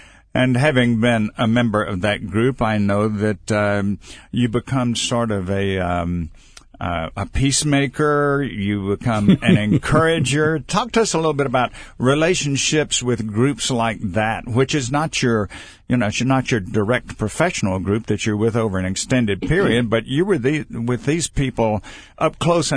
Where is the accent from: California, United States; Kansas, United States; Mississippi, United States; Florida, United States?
Mississippi, United States; Columbia; the son of a good friend that I grew up with in Columbia, Mississippi.